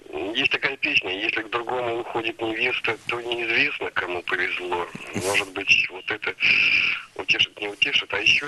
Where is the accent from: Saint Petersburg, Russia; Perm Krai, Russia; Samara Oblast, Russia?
Saint Petersburg, Russia; Я из Санкт-Петербурга.